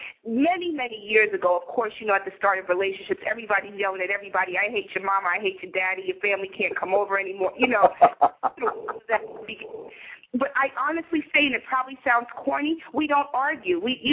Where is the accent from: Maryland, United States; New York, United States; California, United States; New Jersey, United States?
New York, United States; And, you know, I'm from New York, so it takes a lot to shock me.